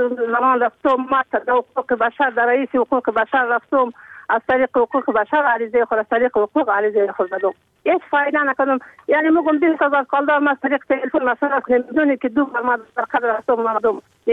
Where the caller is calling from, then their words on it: Uruzgan, Afghanistan; من یک زنی افغانم. من از افغانستانم.